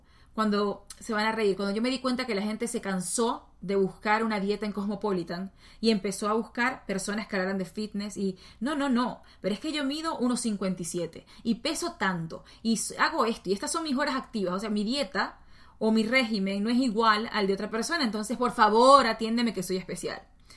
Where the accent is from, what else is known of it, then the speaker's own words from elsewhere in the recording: Venezuela; soy venezolana, soy abogada